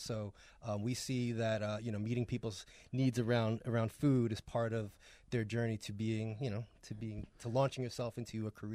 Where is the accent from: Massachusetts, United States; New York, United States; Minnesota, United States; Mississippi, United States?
New York, United States; Came up. I mean, I'm from New York.